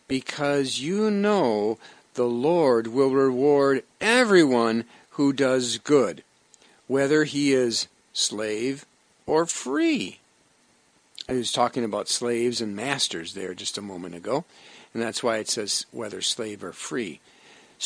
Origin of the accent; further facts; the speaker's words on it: Wisconsin, United States; now in St. Louis, United States; I grew up in Wisconsin. And not that I moved here to St. Louis to get away from the snow